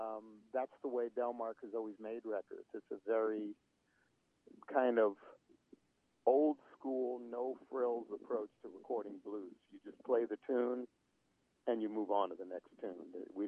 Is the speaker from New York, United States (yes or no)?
yes; New York, United States; This was when I grew up in New York, and I had a little gig playing actually on the back of a car.